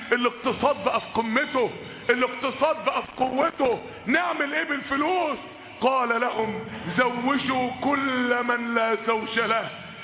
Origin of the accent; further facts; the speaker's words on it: Mansoura, Dakahlia, Egypt; عندنا في المنصورة برضو طفل